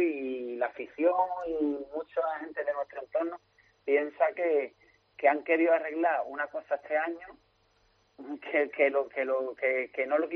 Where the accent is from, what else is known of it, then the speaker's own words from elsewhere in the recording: Andalusia, Spain; somos de aquí, no somos granadinos.